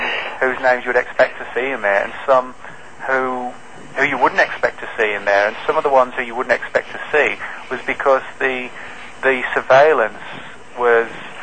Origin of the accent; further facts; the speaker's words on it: England, United Kingdom; now in Dallas, United States; I'm originally from England, but my wife's from Beaumont, Texas, and we live in Dallas.